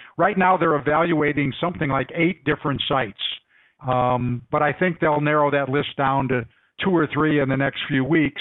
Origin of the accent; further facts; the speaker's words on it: Chicago, Illinois, United States; Oh, well, I'm a Chicagoan. I grew up in Chicago, but unfortunately, I'm not a Soldier Field fan.